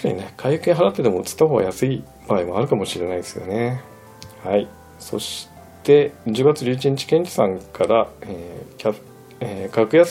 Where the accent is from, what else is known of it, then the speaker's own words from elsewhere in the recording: Shimane, Japan; 同じ島根県出身なんですけれども